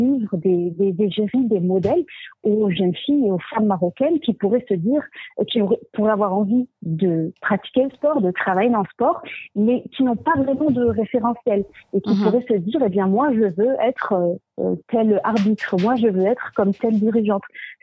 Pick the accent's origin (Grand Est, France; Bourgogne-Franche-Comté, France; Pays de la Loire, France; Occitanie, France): Grand Est, France; Forbach; je suis née, j'ai grandi en France, à l'est de la France, à Forbach.